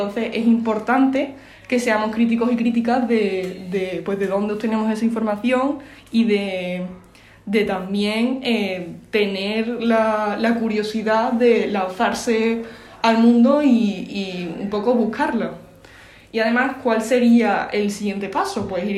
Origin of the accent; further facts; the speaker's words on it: Seville, Andalusia, Spain; también de Sevilla … de último año y estoy en el grupo Habitados 575, también de Sevilla.